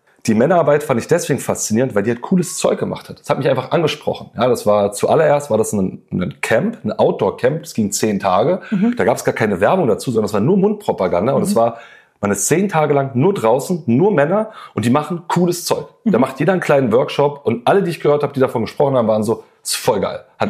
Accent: Berlin, Germany; ich komme aus Berlin

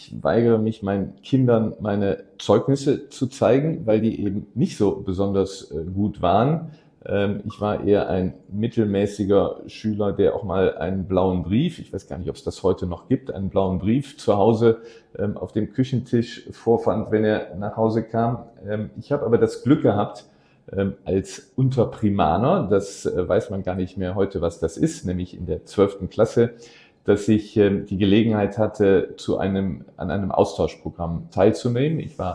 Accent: Neuss, North Rhine-Westphalia, Germany; Ich komme aus dem Rheinland, bin gebürtiger Neusser, liebe meine Heimatstadt

